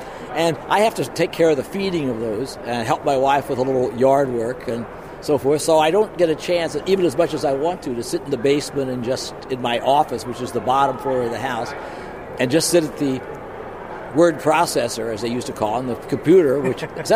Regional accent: Missouri, United States; You know, Missouri is my home state

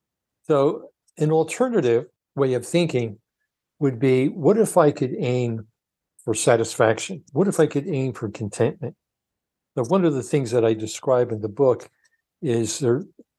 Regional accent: New Haven, Connecticut, United States; I grew up, when I was a kid, we were very poor. I grew up in New Haven, Connecticut, and we were very poor.

